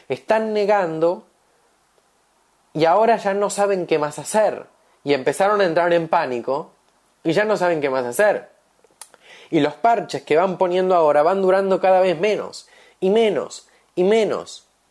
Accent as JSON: {"language": "Spanish", "country": "Argentina", "said": "Yo soy argentino, me da mucha tristeza ver lo que va a pasar en este país."}